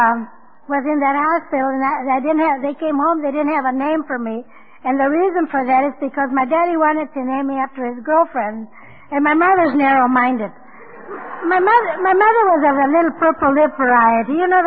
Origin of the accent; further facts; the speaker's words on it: Blythe, California, United States; I'm from Blythe, California. You all know where Blythe, California is, huh?